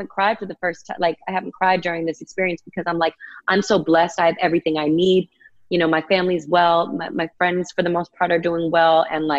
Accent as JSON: {"language": "English", "town": "Boston", "region": "Massachusetts", "country": "United States", "lives_now": "Los Angeles, United States", "said": "Yeah, and I know I sound like a weird LA hippie now, and like I'm saying I'm from Boston, but like, I don't know."}